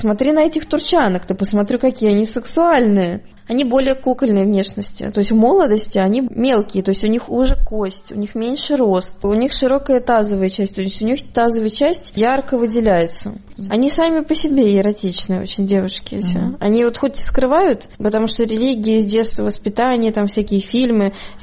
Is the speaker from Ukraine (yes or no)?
no; North Caucasus, Russia; еще не додумалась сказать, что я из России. Всегда говорю, что я с Кавказа, Кавказия, да.